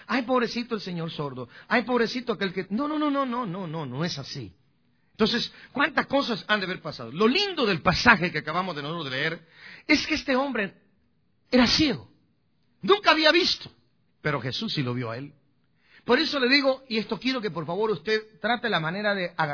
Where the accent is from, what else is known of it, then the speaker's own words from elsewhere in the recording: Guastatoya, El Progreso, Guatemala; mi pueblo, en Guastatoya, El Progreso, en Guatemala?